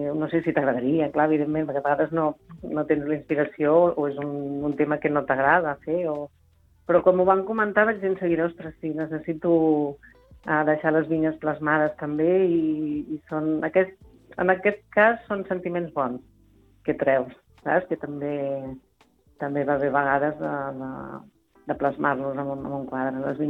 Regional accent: Sant Llorenç d'Hortons, Catalonia, Spain; jo soc de Sant Llorenç d'Hortons, i vivim en un entorn tan bonic, que a més a Sant Llorenç tenim la sort que jo a casa caminem dos carrers i estem a la vinya ja.

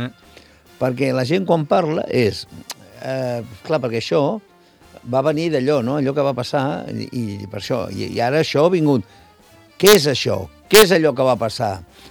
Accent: Catalonia, Spain; Els catalans som així.

